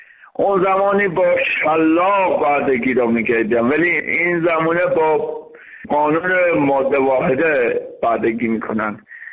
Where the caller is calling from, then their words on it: Iran; من ایرانی هستم، جانم را فدای ایران میکنم.